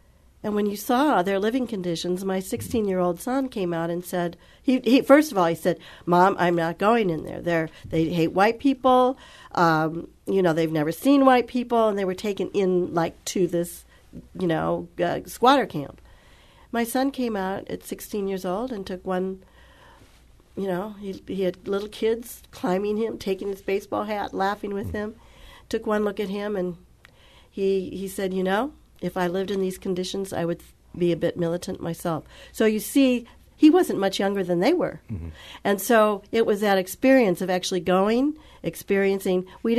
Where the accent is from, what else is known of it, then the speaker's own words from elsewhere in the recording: United States; We're American people with kids and jobs and the whole thing.